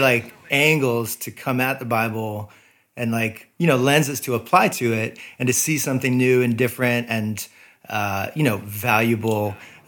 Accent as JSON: {"language": "English", "region": "Florida", "country": "United States", "tie": "born or raised there", "said": "But starting in first grade, I grew up in Florida and then met my wife."}